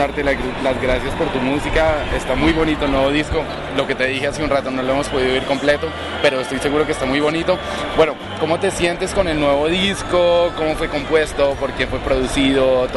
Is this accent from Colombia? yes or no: yes; Colombia; now in Valladolid, Spain; Somos bueno, colombianos, estamos en Valladolid